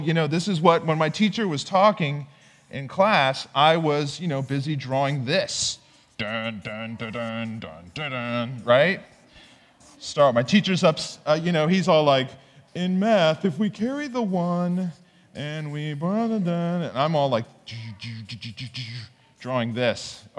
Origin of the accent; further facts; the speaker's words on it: Florida, United States; this is pretty much to scale what I looked like as a kid growing up in Florida.